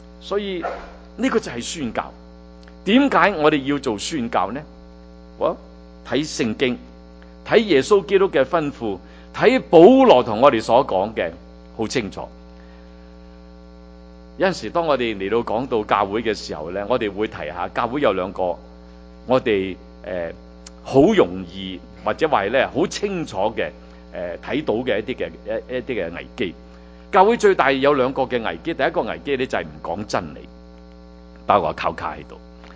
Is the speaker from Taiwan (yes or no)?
no; China; 我们中国人为什么有机会能够可以这样敬拜呢？